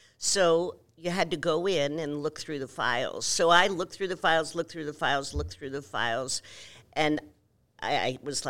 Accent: New York, United States; also born or lived in New Jersey; I grew up on the East Coast, New York and New Jersey. Some people can still hear it in my accent.

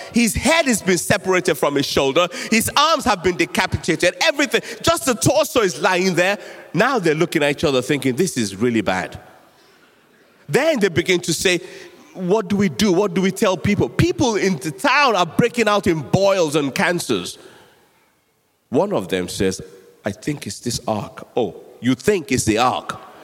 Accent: Nigeria; I grew up in Nigeria

